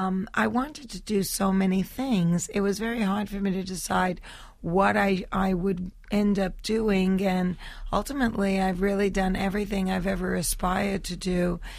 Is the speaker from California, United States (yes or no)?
no; Flushing, New York, United States; Flushing, Queens.